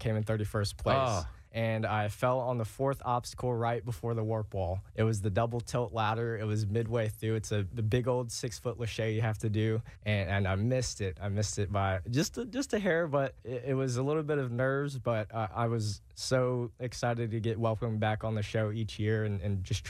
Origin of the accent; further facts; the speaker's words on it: Fayetteville, Georgia, United States; I grew up Metro Atlanta, so Fayetteville, Hampton area.